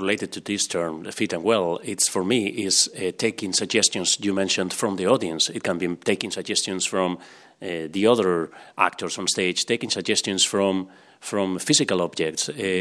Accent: Spain; for me, that I come from Spain

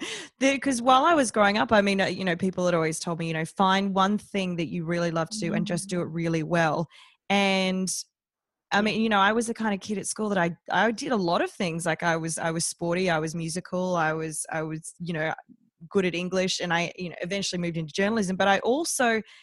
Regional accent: Australia; accent: Aussie; now in Vancouver, Canada; Taylor Aller, or Aller, as I would say in my Aussie accent. She came into my life through a networking group here in Vancouver

